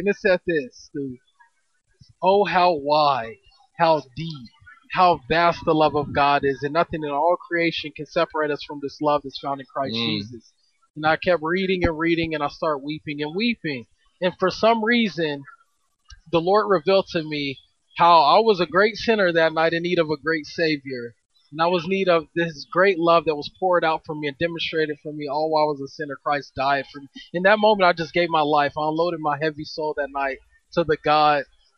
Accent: Oklahoma, United States; born there; also born or lived in Miami / Baltimore / Kansas; So military family. I was born in Oklahoma on a military base, but lived in Miami, Baltimore, Kansas with Toto

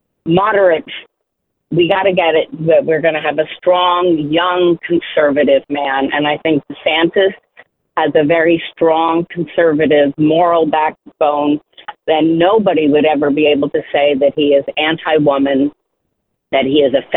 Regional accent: New Jersey, United States; I am a woman from New Jersey.

